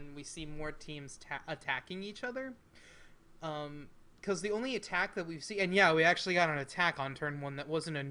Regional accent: North Dakota, United States; I mean, I'm not racist, but I'm from North Dakota, so it's kind of the same thing.

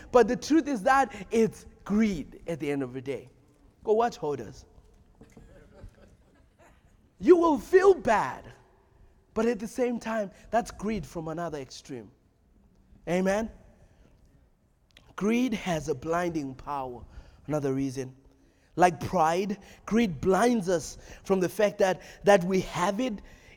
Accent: United States; And I'm no longer exempt because I'm an American.

